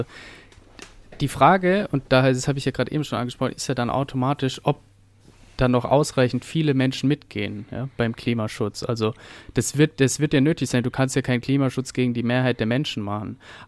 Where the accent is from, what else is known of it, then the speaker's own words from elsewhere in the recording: Heidelberg, Baden-Württemberg, Germany; aus meiner Heimat, aus Baden-Württemberg in Deutschland, Heidelberg, klar.